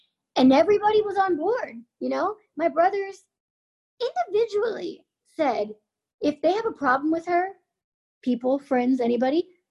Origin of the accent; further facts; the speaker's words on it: United States; born there; I was born in the States. A lot of people think I was born in Romania, but my biological family is from Romania and then moved to the US and then I was put up for adoption here.